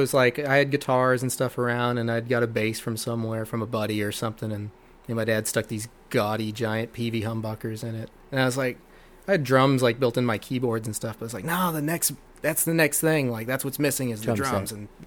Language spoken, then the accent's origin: English; Gig Harbor, Washington, United States; I grew up in Washington State, okay, in Gig Harbor, Washington, right near Tacoma.